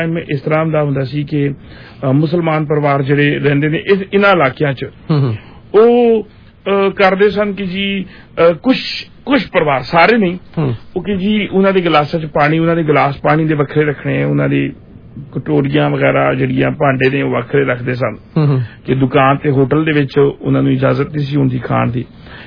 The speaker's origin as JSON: {"language": "Punjabi", "country": "Pakistan", "said": "ਦੇਖੋ ਇਸ ਗੱਲ ਚ ਮੈਂ ਪਾਕਿਸਤਾਨੀ ਹਾਂ ਮੇਰੇ ਵਾਸਤੇ ਪਾਕਿਸਤਾਨ ਦੀ ਰਿਸਪੈਕਟ ਰੱਖਣਾ ਵੀ ਜ਼ਰੂਰੀ ਹੈ"}